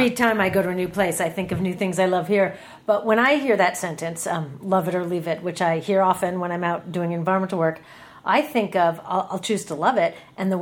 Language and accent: English; Seattle, Washington, United States; also born or lived in New York City; now in Berkeley, United States; But, you know, I grew up in Seattle, and then I lived in a lot of other places before I came back, you know, basically home.